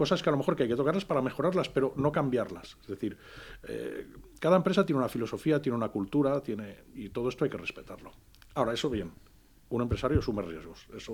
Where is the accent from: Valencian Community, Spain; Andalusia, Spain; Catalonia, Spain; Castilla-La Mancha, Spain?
Valencian Community, Spain; siempre somos, los valencianos somos de una pasta diferente